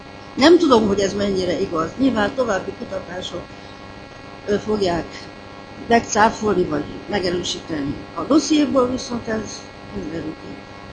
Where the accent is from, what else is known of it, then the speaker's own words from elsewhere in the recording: Romania; fontos volt, hogy én magyar vagyok Romániában